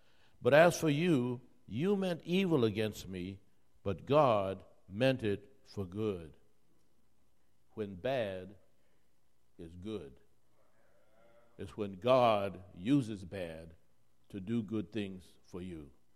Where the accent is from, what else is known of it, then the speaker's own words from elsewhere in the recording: New York City, New York, United States; Well, I'm from New York City.